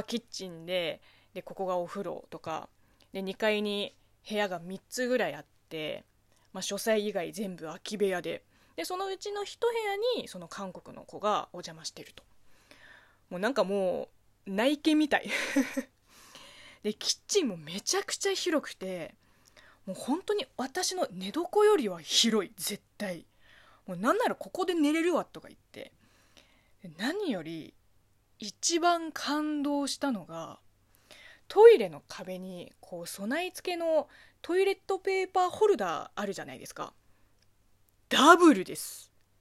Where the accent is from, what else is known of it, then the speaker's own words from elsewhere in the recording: China; Japanese is a second language; 中国生まれ中国育ちの